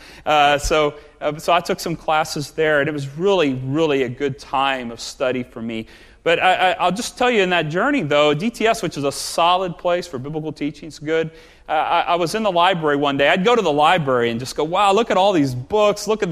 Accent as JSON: {"language": "English", "town": "Austin", "region": "Texas", "country": "United States", "tie": "born or raised there", "said": "I grew up in Austin, Texas, a little church there, a little bigger than this one"}